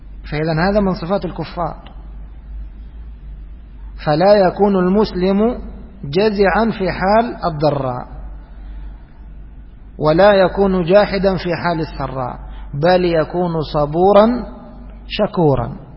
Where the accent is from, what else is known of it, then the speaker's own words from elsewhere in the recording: Egypt; moved away as an adult; now in United Arab Emirates; نحن في بلادنا مصر نشعر بهذا الآن، لما جينا الإمارات أعزها الله وأعز ولاة أمورها، عشنا بينهم سنين